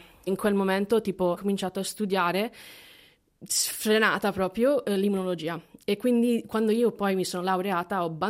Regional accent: San Diego, California, United States; io sono nata e cresciuta negli Stati Uniti, quindi sono americana. E quindi io ho studiato in California, sono di San Diego e ho fatto l'università University of California Davis

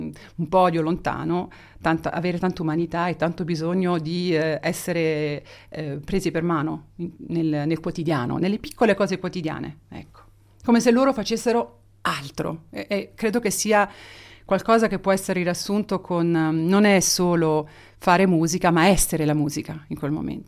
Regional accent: Rome, Lazio, Italy; io sono romana tra l'altro, ho vissuto a Roma tutta la vita

